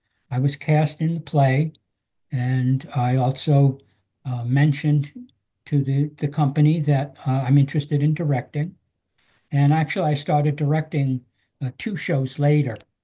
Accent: Patchogue, New York, United States; now in Bellport, United States; I grew up in Patchogue. And right now we live in Bellport. We've lived in Bellport for over 40 years.

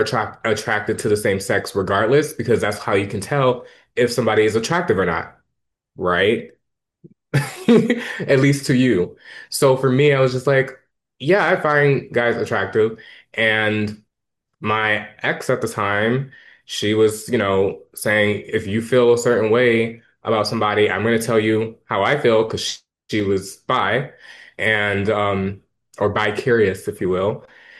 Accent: New Orleans, Louisiana, United States; So for me, growing up in New Orleans, and being raised as a Baptist, right? As a Black Latinx man, you're kind of always told not to necessarily be feminine in any way.

